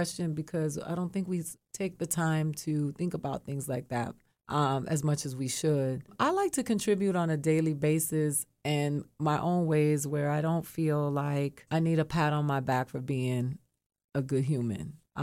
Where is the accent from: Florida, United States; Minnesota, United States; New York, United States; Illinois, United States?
Florida, United States; Miami; So who I am is … from Alapata, Miami.